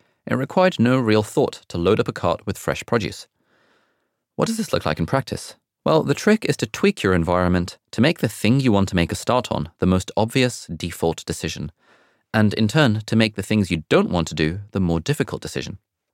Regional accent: United Kingdom; In my home country, Britain, this is usually referred to as CBA

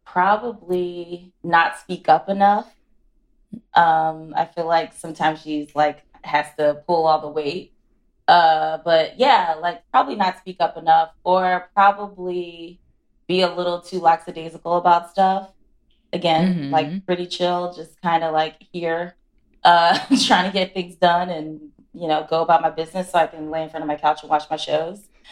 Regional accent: Philadelphia, Pennsylvania, United States; I'm from Philly, so I'm like very Northeast, you know, centric, I guess, if you will.

